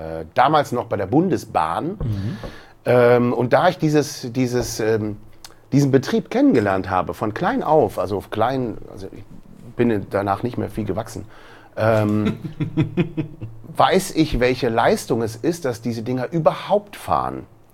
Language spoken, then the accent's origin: German; Cologne, North Rhine-Westphalia, Germany; Weil ich aus Köln komme, gebürtig.